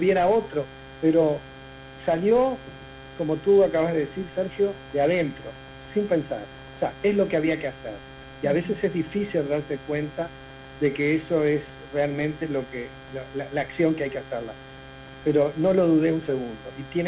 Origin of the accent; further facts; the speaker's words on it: Uruguay; Es algo innato de nuestra cultura, de nuestra sociedad como uruguayos